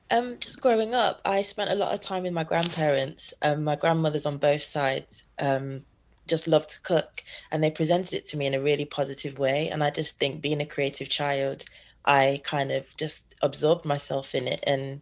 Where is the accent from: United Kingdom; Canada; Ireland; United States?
United Kingdom; Leicester, East Midlands; growing up in Leicester, there was a smaller Caribbean population